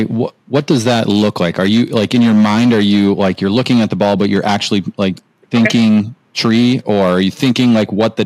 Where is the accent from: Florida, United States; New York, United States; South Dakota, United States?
South Dakota, United States; now in Excelsior, United States; I grew up in South Dakota, a small town in South Dakota.